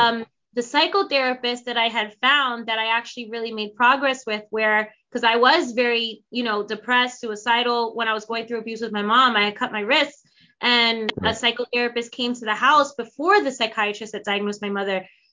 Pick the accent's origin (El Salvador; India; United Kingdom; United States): United States; New York; also born or lived in North Carolina; now in New Jersey, United States; I left North Carolina, and then I always was curious about Jersey. So right. I ended up in Jersey. I'm from New York. So I ended up in Jersey.